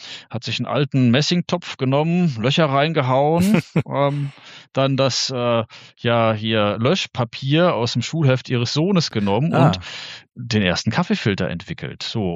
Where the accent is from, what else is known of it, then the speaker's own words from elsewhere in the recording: Darmstadt, Hesse, Germany; Nein, ich komme nicht aus Minden, ich komme aus Darmstadt, also von ein bisschen woanders